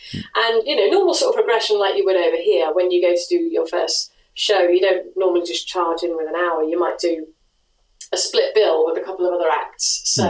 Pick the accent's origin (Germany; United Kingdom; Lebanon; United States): United Kingdom; Coventry, West Midlands; also born or lived in New Zealand; even though I am from Coventry, I moved to New Zealand for about 5 years.